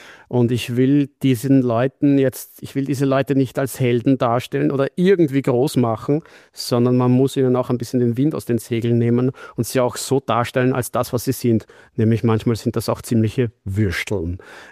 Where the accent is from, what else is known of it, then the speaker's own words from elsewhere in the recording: Austria; Und dann fühle ich mich eigentlich sogar als Österreicher in Österreich, wenn ich zurückkomme, wie auf Urlaub.